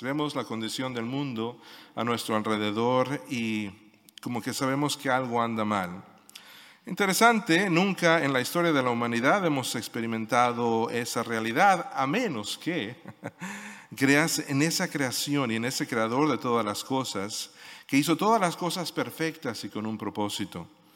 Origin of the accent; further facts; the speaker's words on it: Mexico City, Mexico; moved away as an adult; now in Barcelona, Spain; más o menos mexicano, digo yo, porque sí pasé, nací en la Ciudad de México, pasé los primeros 20 años de mi vida allá, pero pasé los siguientes 30 años de mi vida fuera de mi país y en los últimos 5 acá.